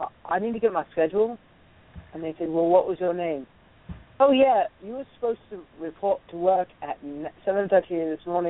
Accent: England, United Kingdom; He's English. I'm English.

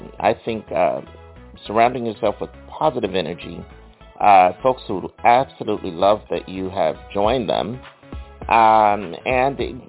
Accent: Philadelphia, Pennsylvania, United States; kind of like what I grew up on in Philadelphia, listening with my whole family to the Mary Mason radio show each morning.

